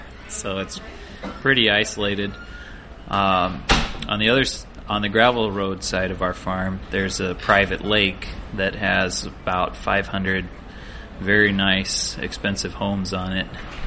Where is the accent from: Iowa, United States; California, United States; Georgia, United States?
Iowa, United States; Beaconsfield; I grew up in Beaconsfield, Iowa. Actually, that town was the smallest town in Iowa in the 2000 census, 8 people.